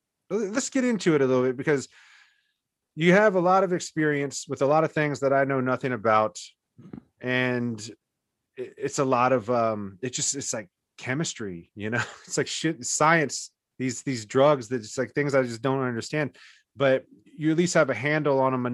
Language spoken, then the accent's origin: English; Virginia, United States; Yeah, my hometown in Virginia is it's close to 30,000.